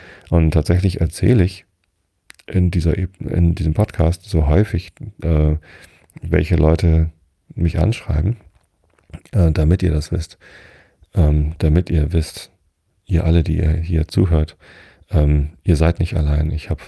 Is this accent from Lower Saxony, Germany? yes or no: yes; Wistedt, Lower Saxony, Germany; also born or lived in Hamburg; now in Karkensdorf, Germany; Ich habe 11 Jahre in der Stadt gelebt, in Hamburg. Und den Rest meines Lebens habe ich hier auf dem Dorf gelebt, aufgewachsen bin ich in Wistedt. Das ist nur 2 Dörfer weiter.